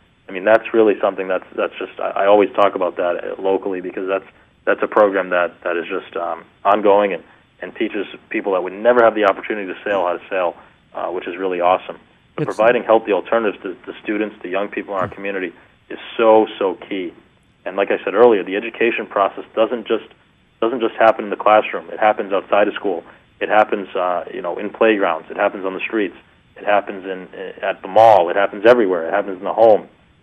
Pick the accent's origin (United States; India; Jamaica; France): United States; Fall River, Massachusetts; But when I was a little bit younger, growing up in Fall River, there was never a movie theater when I grew up here.